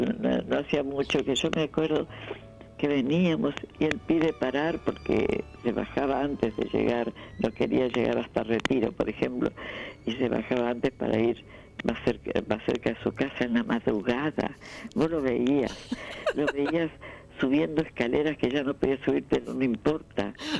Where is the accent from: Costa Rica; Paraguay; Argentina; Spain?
Argentina; Entre Ríos; born there; Yo nací en Entre Ríos.